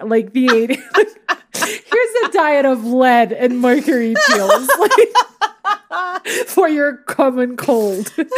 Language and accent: English; Rio de Janeiro, Brazil; I grew up in Rio, which, like, every American believes is, like, fucking Sarajevo in the middle of the Civil War.